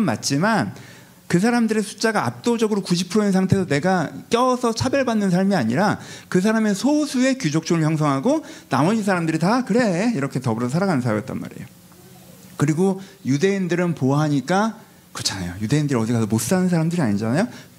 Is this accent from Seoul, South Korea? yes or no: yes; Seoul, South Korea; 내 고향이 아니라 제 고향은 서울이에요. 근데 원적은 전라도거든요. 부모님 다 전라도 분이어서.